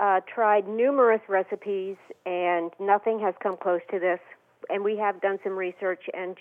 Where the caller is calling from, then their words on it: Rochester, Minnesota, United States; Rochester, Minnesota.